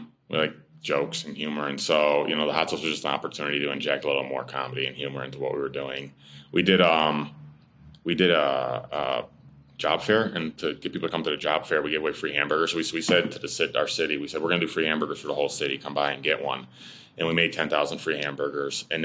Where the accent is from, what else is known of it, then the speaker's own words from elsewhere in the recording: Amsterdam, New York, United States; That's where I live, my hometown. That's my hometown.